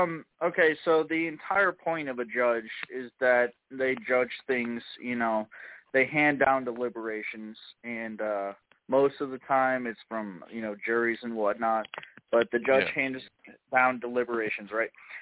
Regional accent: Chicago, Illinois, United States; I'm from Chicago, so like when I hear Broward County, I think Miami

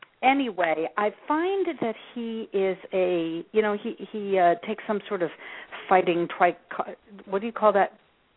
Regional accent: Albuquerque, New Mexico, United States; I grew up in Albuquerque, New Mexico, not far from Utah.

